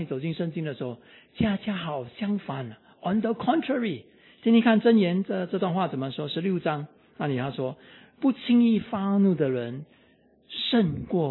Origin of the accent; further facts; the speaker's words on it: Singapore; 我新加坡人